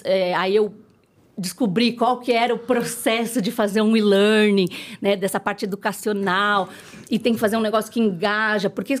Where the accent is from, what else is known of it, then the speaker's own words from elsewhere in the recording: Brazil; são valores que são nossos também. Que é super importante, assim, como brasileiros.